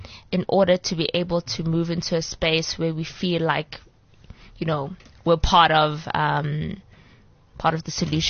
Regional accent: South Africa; I think as a South African going into other African countries, I was exceptionally well received.

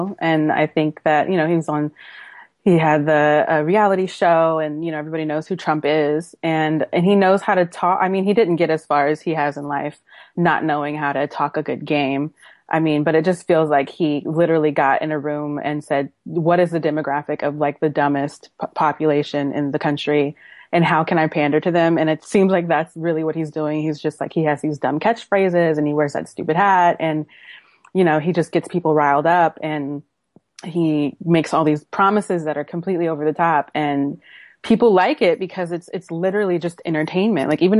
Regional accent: Oakland, California, United States; She's a singer from Oakland, California, which is my hometown.

